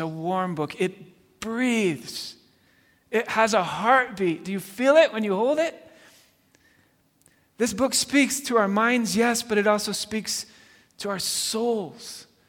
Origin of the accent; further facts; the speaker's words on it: Gloucester, South West England, United Kingdom; So I grew up in Gloucester, England.